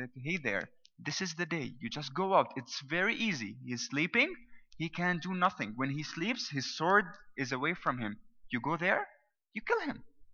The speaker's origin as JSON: {"language": "English", "country": "Syria", "tie": "born or raised there", "said": "I remember growing up in Syria, my grandfather used to tell me who is your friend and I will tell you who you are"}